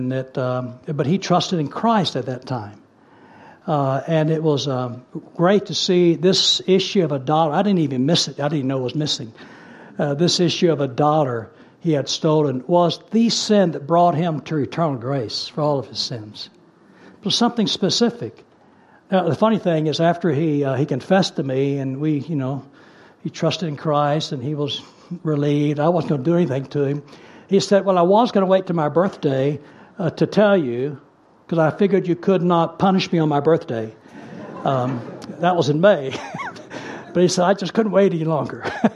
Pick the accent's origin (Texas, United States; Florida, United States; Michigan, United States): Texas, United States; Dallas; I grew up in Dallas, Texas, and I grew up in the 50s.